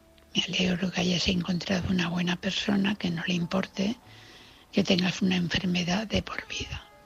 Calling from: Valencia, Valencian Community, Spain; de Valencia.

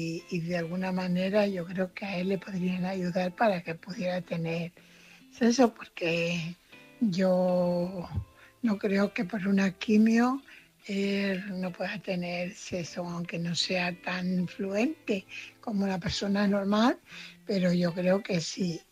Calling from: Fuenlabrada, Community of Madrid, Spain; corresponsal de Fuenlabrada.

